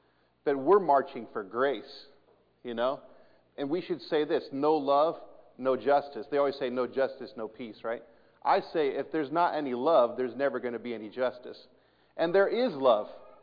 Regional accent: Kansas City, Missouri, United States; And so I was raised in Kansas City, but all my family's from Iowa.

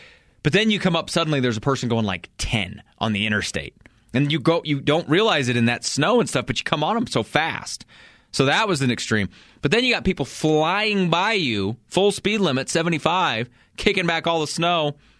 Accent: Colorado, United States; now in Fort Collins, United States; I live in Fort Collins. I work in Greeley. I'm from Eastern Colorado.

